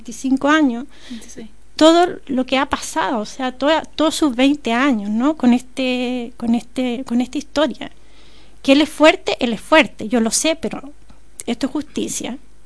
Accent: Chile; now in Barcelona, Spain; uno como chileno llega a Barcelona y quiere otra cosa

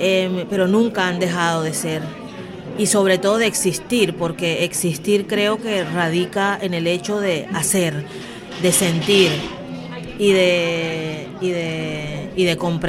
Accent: Caribbean Region, Colombia; Lina es una mujer colombiana como yo soy del Caribe, afrodescendiente

